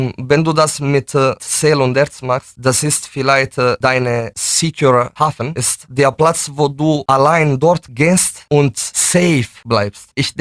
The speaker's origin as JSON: {"language": "German", "country": "Italy", "second_language": "German", "lives_now": "Germany", "said": "Ja, ich bin Italiener"}